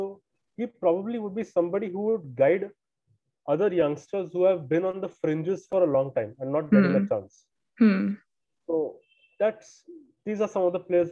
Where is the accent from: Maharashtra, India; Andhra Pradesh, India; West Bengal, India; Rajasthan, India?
Maharashtra, India; Mumbai; some people may say that, you know, I'm from Mumbai